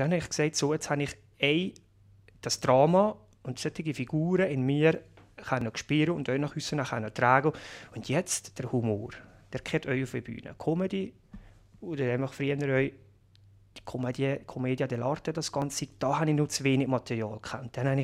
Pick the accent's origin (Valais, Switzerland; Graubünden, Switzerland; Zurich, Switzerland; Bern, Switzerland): Valais, Switzerland; Und ich dachte, hey, wo bist du eigentlich hier aufgewachsen? In so einer wunderschönen Gegend, mit einigermaßen noch Takter, Natur, Berge, Pflanzen.